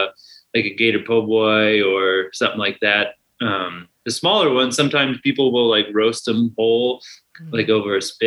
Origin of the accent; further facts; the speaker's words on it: San Antonio, Texas, United States; I grew up in San Antonio.